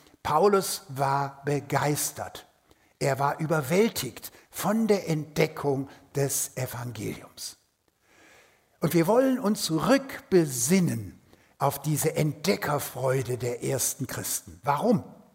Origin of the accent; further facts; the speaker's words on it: Rhineland, Germany; Ich musste erst als Rheinländer nach Süddeutschland zu den Schwaben kommen